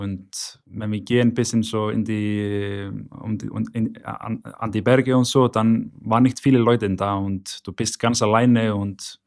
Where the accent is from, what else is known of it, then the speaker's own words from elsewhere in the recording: Reykjavik, Capital Region, Iceland; German is a second language; dann musst du in der Nähe von Hauptstadt wohnen. Und meine Familie hat da gewohnt